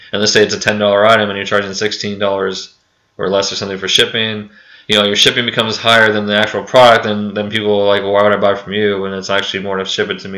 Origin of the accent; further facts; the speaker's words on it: China; I come from China.